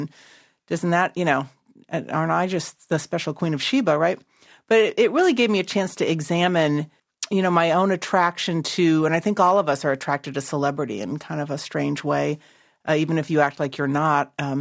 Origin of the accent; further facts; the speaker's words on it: Wisconsin, United States; and I'm a girl from Wisconsin